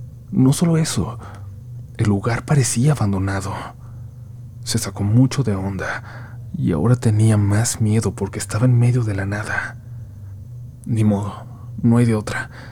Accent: Monterrey, Nuevo León, Mexico; soy de Monterrey.

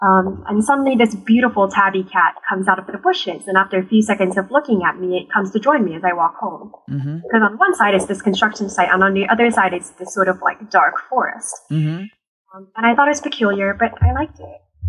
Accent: Virginia, United States; now in Toronto, Canada; So I'm actually from Virginia, and I'm only in Toronto to study for university.

